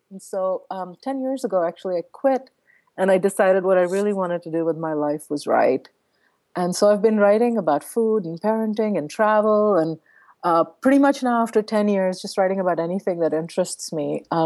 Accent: India; also born or lived in Middle East; I grew up I grew up in India, obviously, and in the Middle East, but I grew up in a very food obsessed household.

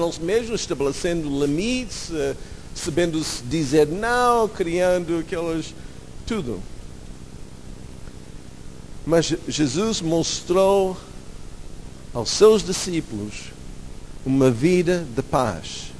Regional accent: Alaska, United States; Portuguese is a second language; Eu lembro, em Alasca, onde eu fui criado, nós temos muito espaço e poucas pessoas.

